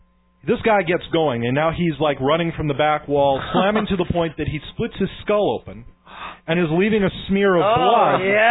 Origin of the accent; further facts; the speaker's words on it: New York, United States; I have been beaten up every week when I was growing up in New York.